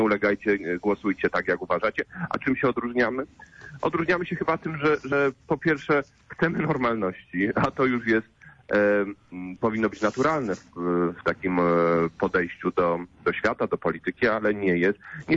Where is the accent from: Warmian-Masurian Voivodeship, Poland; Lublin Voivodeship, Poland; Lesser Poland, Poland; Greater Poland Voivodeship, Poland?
Lesser Poland, Poland; Kraków; accent: Galician, Kraków; Ja mam te naleciałości galicyjskie, krakowskie, więc inaczej to troszkę brzmi